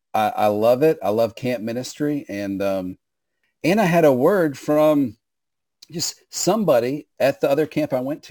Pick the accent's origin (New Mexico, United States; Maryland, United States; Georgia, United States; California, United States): Georgia, United States; Atlanta; I grew up in Atlanta, Georgia, and my parents did not allow us to have video games.